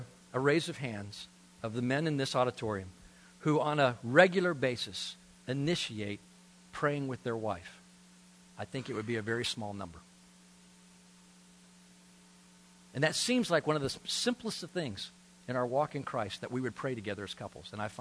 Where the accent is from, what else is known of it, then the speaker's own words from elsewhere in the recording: Deep South, United States; Now, I grew up in the Deep South, and it's amazing how many messages I heard on submission.